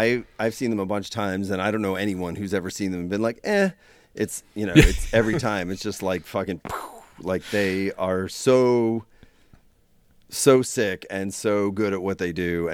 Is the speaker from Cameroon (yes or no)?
no; Long Island, New York, United States; Oh wow, I grew up on Long Island, and there were not a ton of bands happening then, from right around there that I knew of.